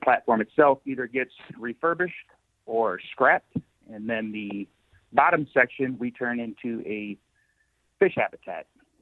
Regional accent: Akron, Ohio, United States; That's correct. I'm from Akron, Ohio.

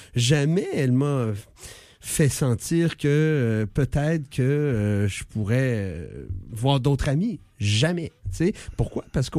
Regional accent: Quebec, Canada; born there; c'est parce que je suis né au Québec.

